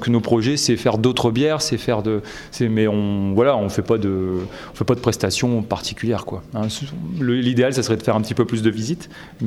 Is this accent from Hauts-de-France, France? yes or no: yes; Hazebrouck, Hauts-de-France, France; on est du coin, hein, donc on est originaire d'Hazebrouck, donc on est très attaché à notre région, à notre région en général, mais surtout à la région des Flandres intérieures dans lesquelles on a grandi.